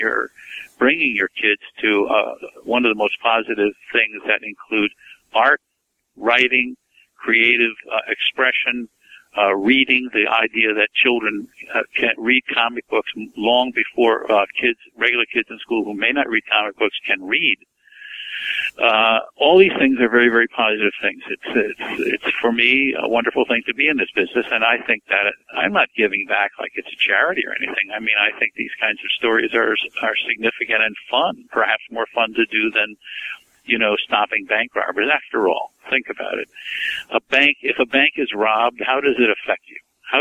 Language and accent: English; Brooklyn, New York, United States; I grew up in Coney Island and other places in Brooklyn where we had gangs roaming the street all the time